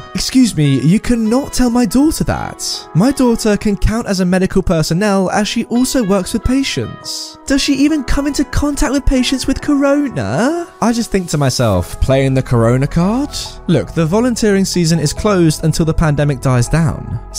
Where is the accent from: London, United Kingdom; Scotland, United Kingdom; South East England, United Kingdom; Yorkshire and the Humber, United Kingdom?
London, United Kingdom; As a Londoner myself, guys, I'm not sure how I feel about this, but it does make sense.